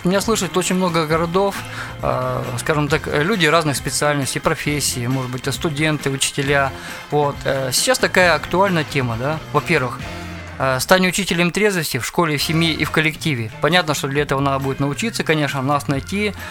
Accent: Sverdlovsk Oblast, Russia; раз я из Свердловской области

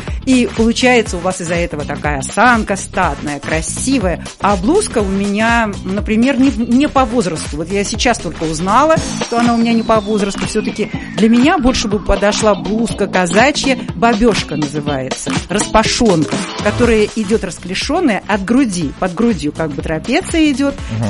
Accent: Volga region, Russia; Муж у меня донской казак потомственный, а я волжанка.

